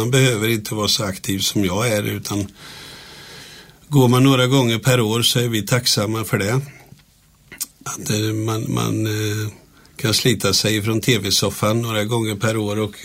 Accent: Vimmerby, Kalmar County, Sweden; Nej, jag kommer ju ursprungligen ifrån Vimmerby, så jag är ju smålänning.

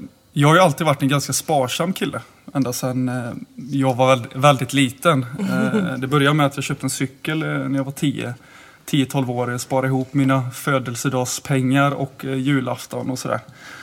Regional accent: Falköping, Västra Götaland County, Sweden; Jag är ju 26 år gammal, född och uppväxt i Falköping.

